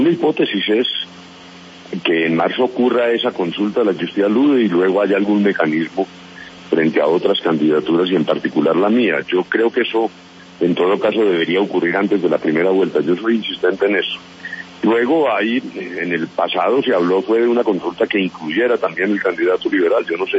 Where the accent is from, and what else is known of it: Colombia